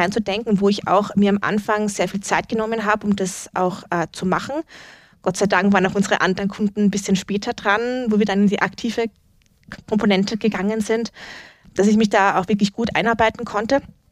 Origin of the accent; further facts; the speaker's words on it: Wels, Upper Austria, Austria; Wels ist meine Heimatstadt. Ich bin dort aufgewachsen, ich bin dort geboren, das ist so meine Hut gewesen